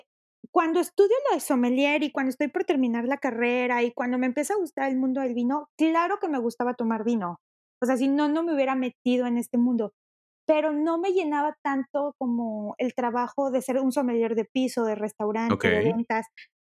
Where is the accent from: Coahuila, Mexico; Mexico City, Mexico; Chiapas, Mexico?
Mexico City, Mexico; now in Ensenada, Mexico; yo soy chilanga, 100% y orgullosamente chilanga.